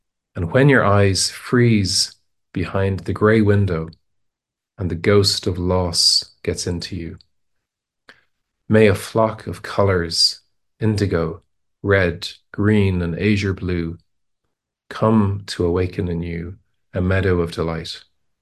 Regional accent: Ireland; because I'm from Ireland. But the Irish language, which I grew up learning, it's not direct.

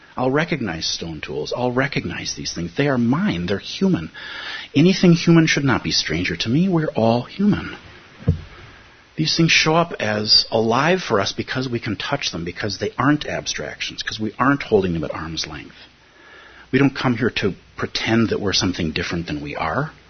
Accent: United States; I'm an American provisionally, but before that my ancestors were Irish

